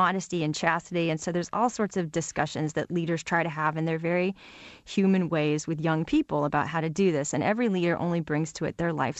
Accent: California, United States; Southern California. And I thought I was going to go to BYU. And I was going to finally, because I grew up a minority in Southern California, I was going to go to the center of Zion, right, where everyone would understand me.

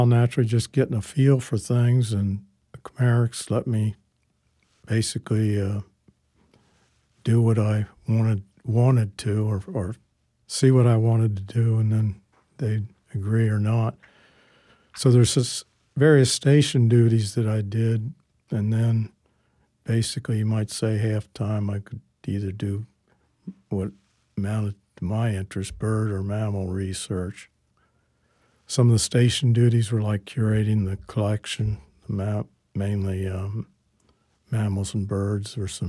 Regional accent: Pennsylvania, United States; Well, I grew up in Pennsylvania, spent summers in New Hampshire, went to school in Indiana

